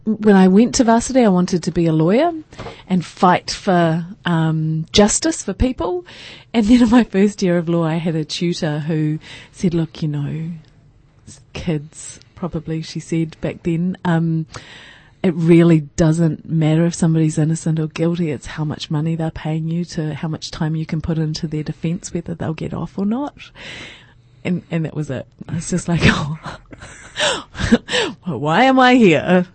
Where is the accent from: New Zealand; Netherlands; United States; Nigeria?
New Zealand; Invercargill, Southland; growing up in Invercargill in the 70s and 80s